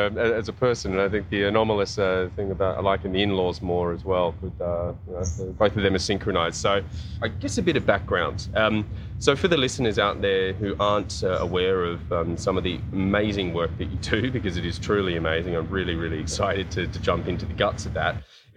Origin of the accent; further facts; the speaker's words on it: Australia; now in Italy; No, I'm not from the States. I'm an random Australian living in Italy.